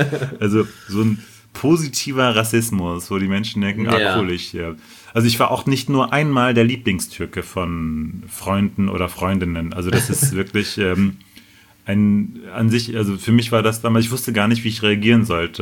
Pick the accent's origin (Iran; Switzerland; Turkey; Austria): Turkey; weil ich erstaunlicherweise gut Deutsch spreche, obwohl ich als Türke vielleicht nicht gut Deutsch sprechen sollte.